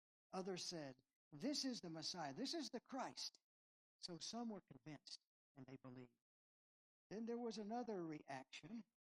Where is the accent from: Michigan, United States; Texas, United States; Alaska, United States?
Texas, United States; I'm from West Texas. I'm from the Pecos. That river is bigger than the Pecos, I'm telling you.